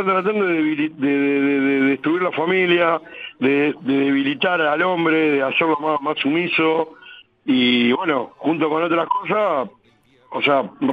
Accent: Argentina; Soy argentino hasta el ojete, ¿eh? Pero no mezclo fútbol con patria, nada que ver.

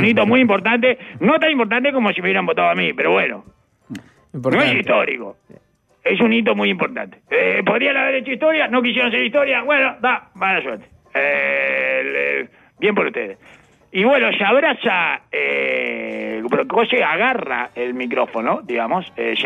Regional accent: Canelones, Uruguay; Porque somos de Canelones.

